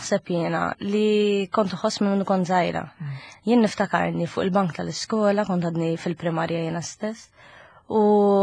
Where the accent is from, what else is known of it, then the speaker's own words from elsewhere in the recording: Kalkara, South Eastern Region, Malta; Kienet anke ibsa Malta, sada kont bonlu jien mill-Kalkara, ġifieri mhux bot.